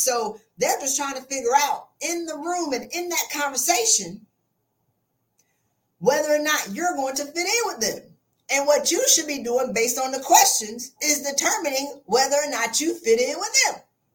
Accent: South Carolina, United States; I'm from South Carolina.

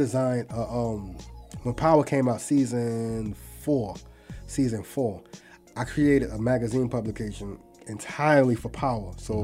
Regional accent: New York, United States; And I come from New York.

